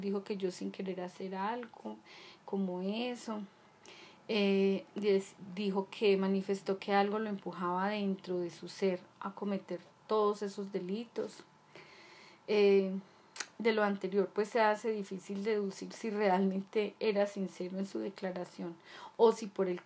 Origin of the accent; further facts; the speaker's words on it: Colombia; y mi país Colombia, que amo profundamente a mi tierra